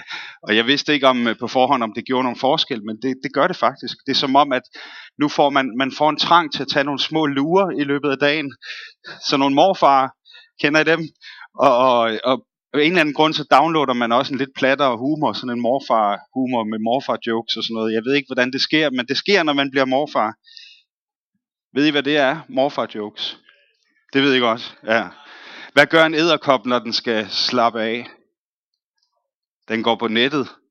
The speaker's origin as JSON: {"language": "Danish", "town": "Bornholm", "region": "Capital Region of Denmark", "country": "Denmark", "said": "Det har jeg ikke set på Bornholm, hvor jeg kommer fra"}